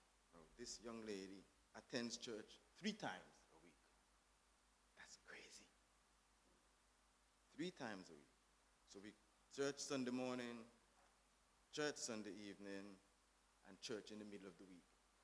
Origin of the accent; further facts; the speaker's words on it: Antigua & Barbuda; moved away as an adult; now in United Kingdom; Well, we are a British colony, where we are. We're still a British colony. And we got an opportunity to come to university in the UK. So we left Antigua in 98, and we came to the UK.